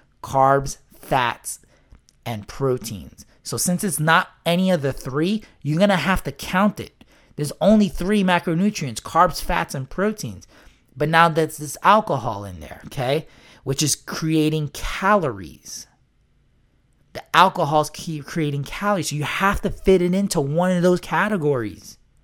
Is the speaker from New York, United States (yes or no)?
yes; New York, United States; accent: New York; you probably know my New York accent